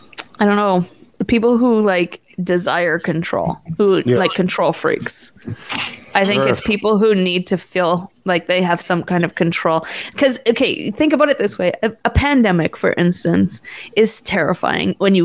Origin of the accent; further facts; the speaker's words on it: Vancouver, British Columbia, Canada; because I grew up in Vancouver, and in Vancouver, there was always these scientists who were predicting the next big earthquake.